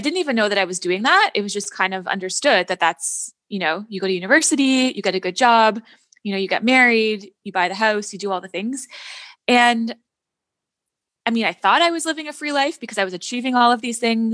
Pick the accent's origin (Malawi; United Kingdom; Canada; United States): Canada; also born or lived in Netherlands; So, I'm from Canada. I grew up here and then I moved to the Netherlands for my postgrad work. So my master's and PhD, lived there for about 7 years